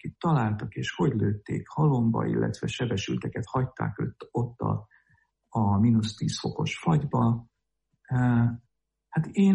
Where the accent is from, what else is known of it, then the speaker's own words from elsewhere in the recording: Budapest, Hungary; a Maros utca és nem tudom milyen utca sarkán lakik maga is, tehát mondjuk 300 méterre attól, ahol én felnőttem.